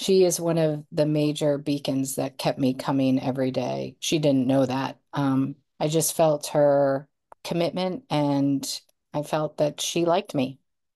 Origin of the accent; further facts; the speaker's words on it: Houston, Texas, United States; No, I grew up in Houston.